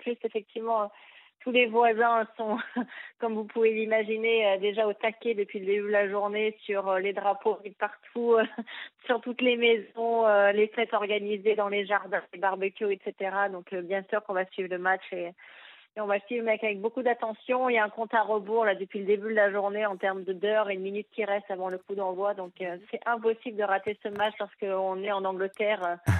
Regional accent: France; en tant que française

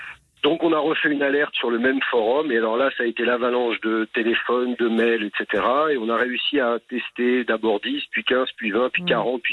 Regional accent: France

